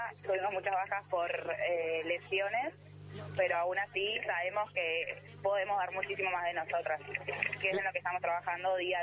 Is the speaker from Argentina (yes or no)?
yes; Bahía Blanca, Buenos Aires Province, Argentina; No, yo soy de Bahía Blanca y soy de Pacífico.